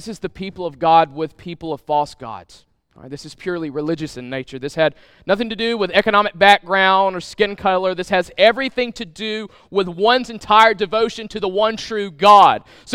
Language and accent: English; Crossett, Arkansas, United States; I'm from Crossett, Arkansas. I attended Crossett High School.